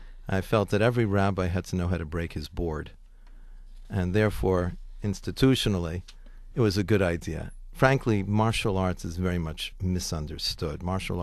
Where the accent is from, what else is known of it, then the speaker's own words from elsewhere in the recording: New York, United States; But I grew up in the Bronx, and Bronx is located very close to New York City